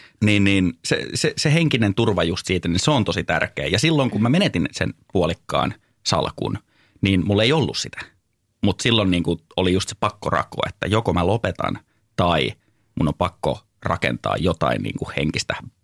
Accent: Lahti, Päijänne Tavastia, Finland; mä olin silloin Lahdessa, mistä mä oon kotoisin

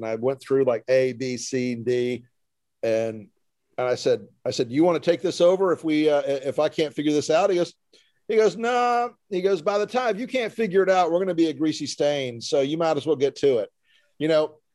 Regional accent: the South, United States; I guess it's because I was raised in the South, because Southern women can use the word precious to mean everything from that's beautiful to fuck you.

